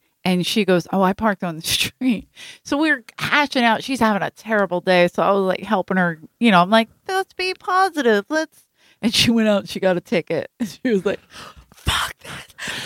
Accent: Ireland; We're Irish. That's how we look at the world.

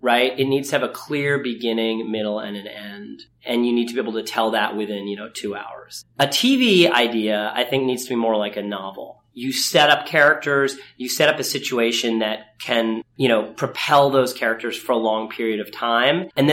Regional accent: Ithaca, New York, United States; I grew up in Ithaca, New York. There's a great theater there called the Hangar Theater.

